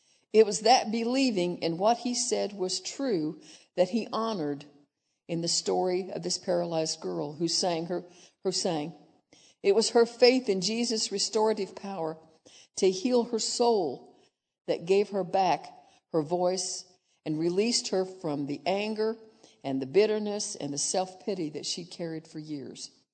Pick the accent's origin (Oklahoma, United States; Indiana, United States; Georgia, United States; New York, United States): Indiana, United States; he was also born in my home state of Indiana, yay